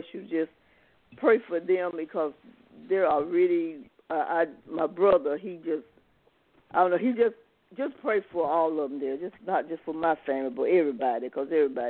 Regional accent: Lumberton, North Carolina, United States; moved away; but down in Lumberton, that's where my hometown, that's where I used to live

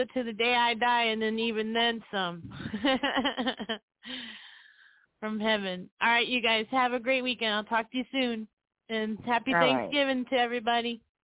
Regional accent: Detroit, Michigan, United States; even like … who's from my hometown, Motown. I was born in Motown.

